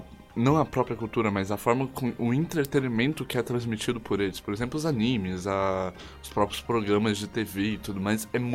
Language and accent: Portuguese; Minas Gerais, Brazil